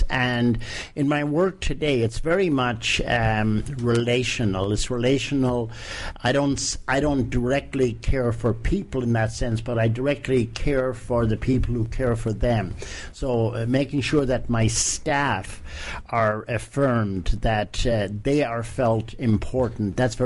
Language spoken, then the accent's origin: English; Connacht, Ireland; born there; I was born in rural part of Ireland, County Mayo.